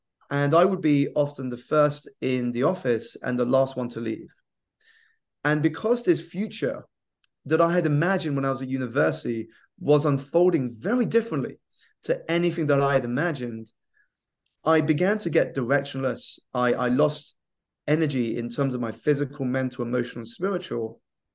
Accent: United Kingdom; So I grew up here in the United Kingdom. My parents were Malaysian immigrants into the country

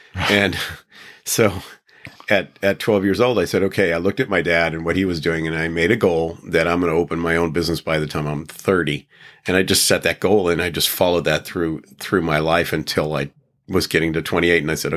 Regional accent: Austin, Texas, United States; especially in Texas, where I grew up in Austin.

